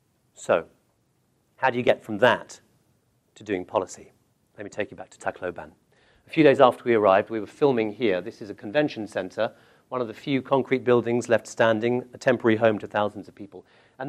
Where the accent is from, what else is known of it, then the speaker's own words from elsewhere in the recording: Kolkata, West Bengal, India; born there; This is my first birthday in Calcutta. I was born in India.